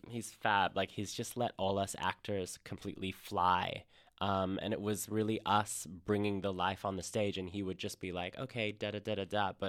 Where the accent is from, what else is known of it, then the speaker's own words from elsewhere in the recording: Australia; as a young, you know, little boy growing up in Australia.